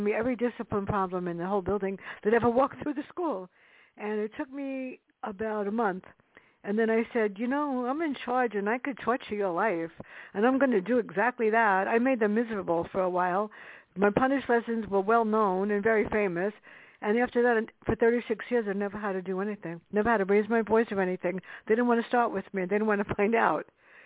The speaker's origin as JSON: {"language": "English", "town": "Bronx", "region": "New York", "country": "United States", "tie": "born or raised there", "said": "I grew up in the South Bronx"}